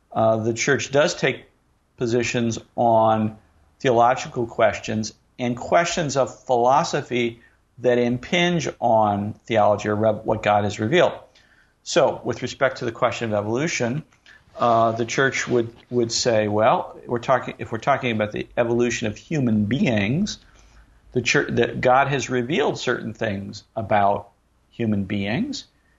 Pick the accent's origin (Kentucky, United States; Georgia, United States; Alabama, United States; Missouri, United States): Missouri, United States; St. Louis; not trying to diss the Giants, but I am from St. Louis, so the Rome of the West.